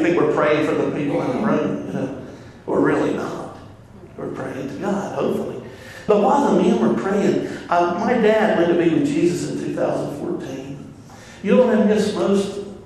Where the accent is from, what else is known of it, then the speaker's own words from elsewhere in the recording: North Carolina, United States; But I grew up on the Outer Banks, with fishermen.